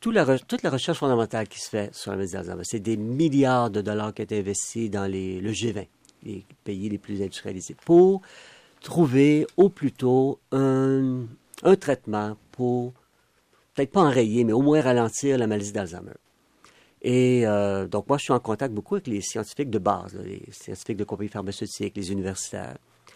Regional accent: Sherbrooke, Quebec, Canada; Ben moi, je suis natif de Sherbrooke. De l'Estrie. J'ai fait ma médecine en Estrie.

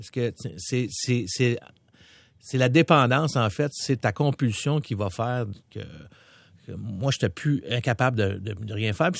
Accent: Charlemagne, Quebec, Canada; Je viens de Charlemagne. C'est une ville qui était assez violente à l'époque.

